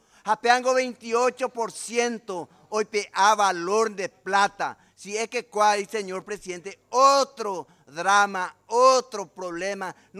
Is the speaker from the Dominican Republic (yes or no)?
no; Paraguay; tengamos lo que nos corresponde como paraguayo